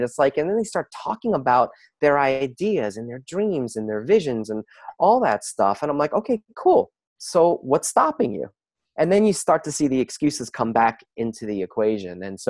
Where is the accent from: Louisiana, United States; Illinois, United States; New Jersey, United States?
New Jersey, United States; it's called Consciousness with a Jersey Boy. Why? Because I'm from New Jersey.